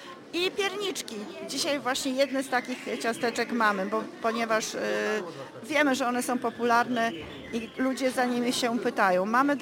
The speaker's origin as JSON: {"language": "Polish", "town": "Lignowy Szlacheckie", "region": "Pomeranian Voivodeship", "country": "Poland", "said": "ja pochodzę z Lignów Szlacheckich, z wsi leżącej na Kociewiu"}